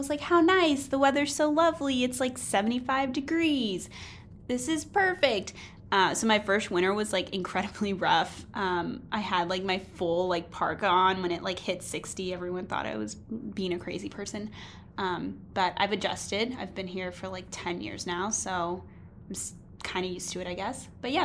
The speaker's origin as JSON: {"language": "English", "region": "Texas", "country": "United States", "said": "Yeah, so I'm from the Dallas-Fort Worth area in Texas, and I knew that I wanted to go somewhere far away."}